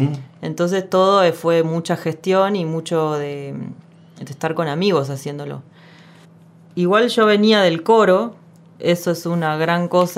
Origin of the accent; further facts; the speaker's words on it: Neuquén, Argentina; mi familia entrerriana, que se fue a vivir a Neuquén. Yo soy neuquina, nacida ahí.